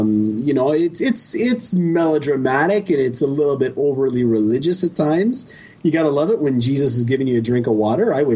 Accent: Canada; no offense to my American brethren, but I'm Canadian.

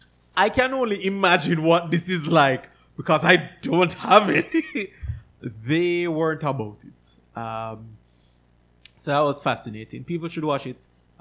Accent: England, United Kingdom; There are things that I don't think of specifically as being English because I've been here my whole life.

